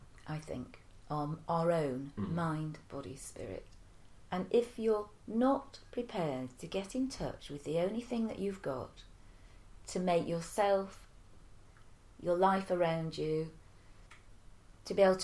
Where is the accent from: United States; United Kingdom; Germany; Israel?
United Kingdom; Manchester, North West England; And I was also missing the north because I'm a Mancunian, so I had to come back north.